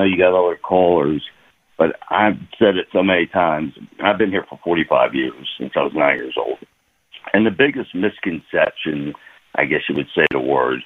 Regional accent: Philadelphia, Pennsylvania, United States; But I am telling you that as a Philadelphian, and I will go to the day I die, there are nothing like the Philadelphia fans.

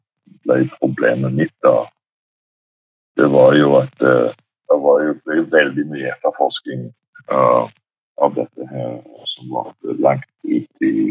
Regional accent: Stavanger, Rogaland, Norway; now in Sandnes, Norway; Jeg var ferdig og var hjemme i Stavanger, og jeg hadde flyttet til Sandnes.

